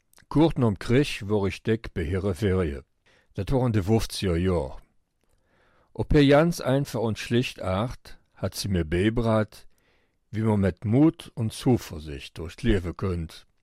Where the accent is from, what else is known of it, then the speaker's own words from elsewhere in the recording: Rocherath, Wallonia, Belgium; also born or lived in Elsenborn; Ich bin, also effektiv, geboren sind in Elseborn. Aber ich habe mein ganzes Jugend und bis zum 40. Lebensjahr in Rohrert verbracht.